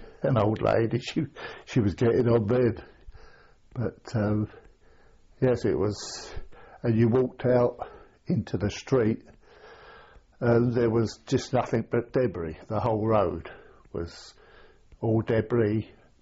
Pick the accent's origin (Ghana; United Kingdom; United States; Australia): United Kingdom; Teddington, London; also born or lived in Walton-on-Thames; We used to live in York Road, Teddington, as a boy.